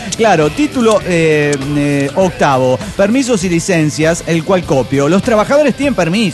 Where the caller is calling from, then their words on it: Buenos Aires, Argentina; de Buenos Aires, Argentina.